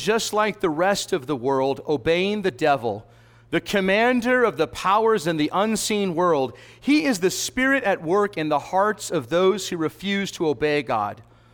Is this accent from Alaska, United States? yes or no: yes; Alaska, United States; oh, you know, probably it's because I grew up in Alaska.